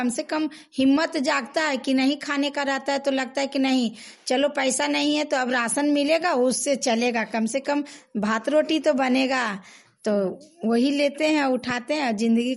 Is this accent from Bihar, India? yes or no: yes; Nagarnausa, Bihar, India; मैं नगर नौसा की रहने वाली हूँ।